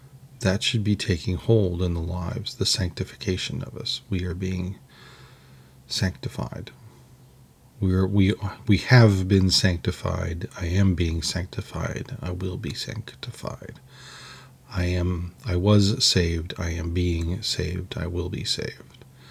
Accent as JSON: {"language": "English", "region": "California", "country": "United States", "tie": "born or raised there", "said": "I mean, and I grew up in California, we went to Vegas every now and then."}